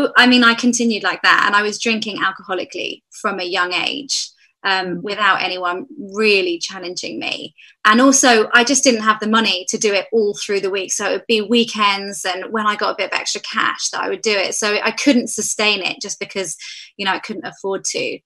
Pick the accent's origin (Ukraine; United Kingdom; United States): United Kingdom; London; because I grew up in London around teenagers, there was lots of drinking, there was lots of going to the park